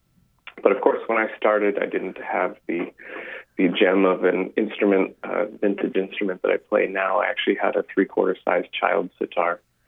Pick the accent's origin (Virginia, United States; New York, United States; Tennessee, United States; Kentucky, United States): New York, United States; Oneonta; So I grew up in upstate New York in a tiny little town that most people wouldn't know of, but it was called Oneonta.